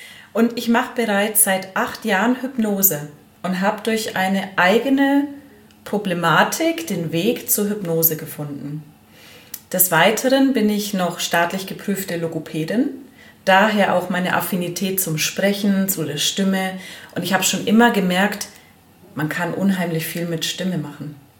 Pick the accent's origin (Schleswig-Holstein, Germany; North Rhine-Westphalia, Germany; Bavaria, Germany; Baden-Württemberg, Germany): Bavaria, Germany; ich bin 40 Jahre alt und ich komme aus dem Allgäu